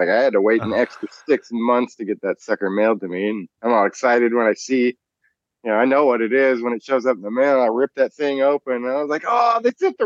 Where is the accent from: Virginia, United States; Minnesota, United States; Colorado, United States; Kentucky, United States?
Colorado, United States; moved away as an adult; Well, we grew up in Colorado, so we had, you know, Coors and Budweiser.